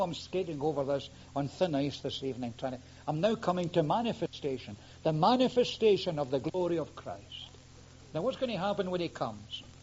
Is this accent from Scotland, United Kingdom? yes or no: yes; Scotland, United Kingdom; Being English, you must get all these at school because we got them in Scotland. We got them in Scotland, you know. It was thumped home to us.